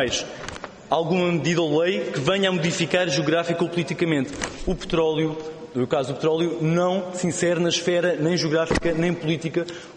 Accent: Faro, Algarve, Portugal; Eu sou de Faro, sou do Algarve.

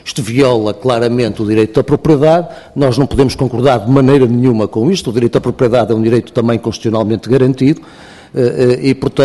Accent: Norte, Portugal; mas eu como sou do Norte também tenho sempre esta tendência a achar que Norte é nacional.

